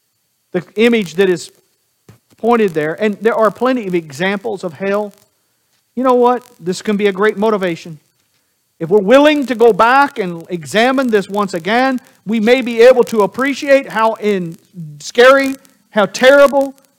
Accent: the Ozarks, United States; I grew up in the Ozarks. They call them, my wife will call them hills. We call them mountains.

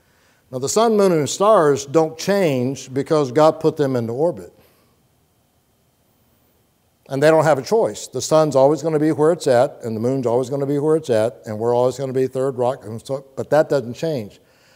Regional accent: Plant City, Florida, United States; because I grew up in Plant City

